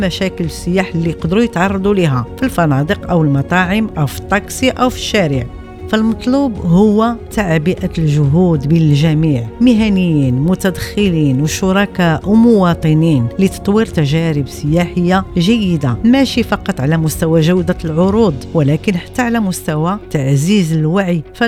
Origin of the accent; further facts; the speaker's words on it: Morocco; حتى تقدر تلائم مع طموحنا كمغاربة ومع التطور اللي بغيناه